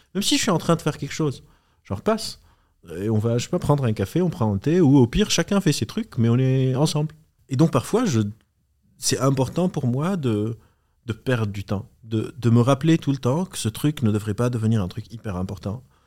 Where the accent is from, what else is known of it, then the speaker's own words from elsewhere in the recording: Lebanon; moved away; Évidemment, j'ai bossé, quand je suis arrivé du Liban, j'avais aucun rond, etc. J'ai fait tout et n'importe quoi comme taf.